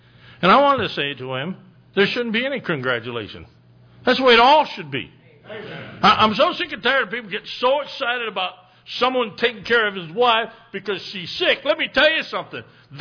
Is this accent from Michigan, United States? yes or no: yes; Midland, Michigan, United States; I look at the ones in Midland, Michigan. I grew up in Midland.